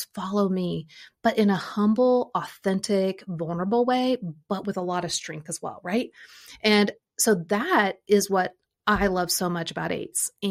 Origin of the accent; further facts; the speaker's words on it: Midwest, United States; because I grew up in the Midwest, you can't just get a Ford little pickup truck with a little shovel on the front.